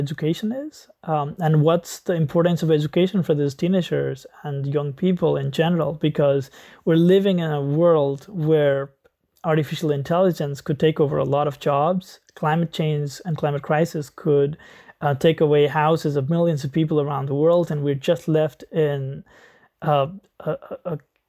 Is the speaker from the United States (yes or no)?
no; Nepal; I grew up in Nepal